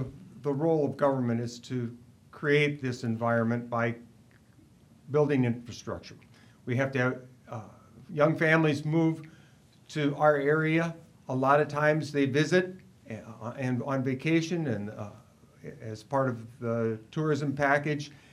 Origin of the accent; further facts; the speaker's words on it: South Dakota, United States; born there; now in Wisconsin, United States; I was born in South Dakota, and now when I go back there. We moved to Wisconsin because there was an opportunity to buy land here and not there.